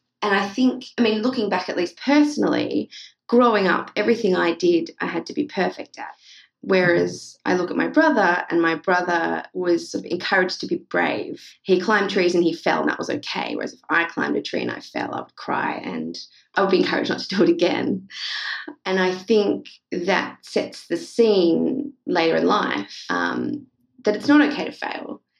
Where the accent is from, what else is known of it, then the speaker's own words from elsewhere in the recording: Australia; I grew up in Australia and I studied law